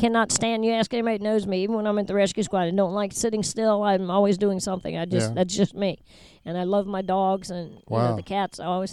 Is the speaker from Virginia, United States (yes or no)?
yes; Virginia, United States; I grew up in Northern Virginia, and I don't like going back to the city.